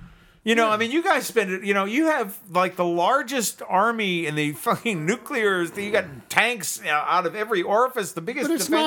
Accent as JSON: {"language": "English", "town": "Boston", "region": "Massachusetts", "country": "United States", "said": "Boston, Massachusetts."}